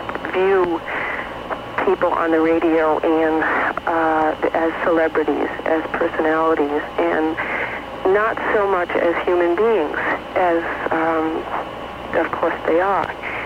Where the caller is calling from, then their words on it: Rhode Island, United States; Hi. I'm calling from Rhode Island.